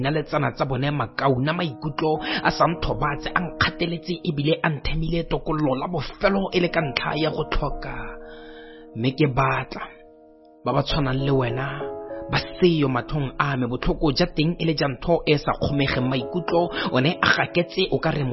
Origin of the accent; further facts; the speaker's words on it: Botswana; I am a poet from Botswana.